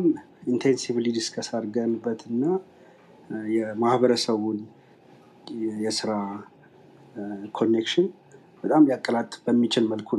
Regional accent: Addis Ababa, Ethiopia; ተወልጄ ያደግኩት ያው አዲስ አበባ ውስጥ ነው። ያ ቤተሰቦቼም አያቶቼም ኤቭሪዋን አዲስ አበባ ውስጥ ሳር ቤት አካባቢ ነው የተወለድ ነው።

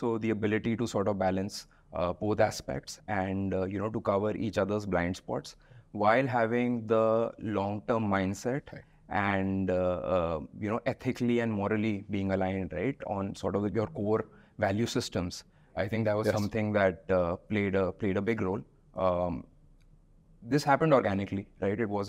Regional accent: Delhi, India; I've been born and brought up in Delhi, and did my schooling here and college from here as well.

